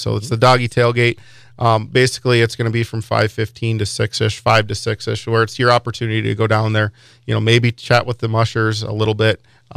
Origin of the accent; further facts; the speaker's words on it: Marquette, Michigan, United States; and obviously I'm from Marquette